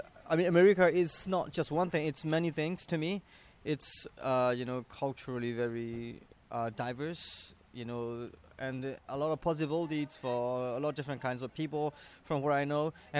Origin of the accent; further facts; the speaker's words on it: Myanmar; I'm from Burma, the country which was under the military dictatorship for 50 years.